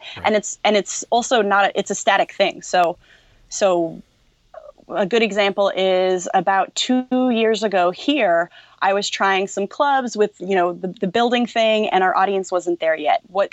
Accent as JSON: {"language": "English", "region": "Maine", "country": "United States", "tie": "born or raised there", "said": "We grew up together in Maine, and now I forget where she lives."}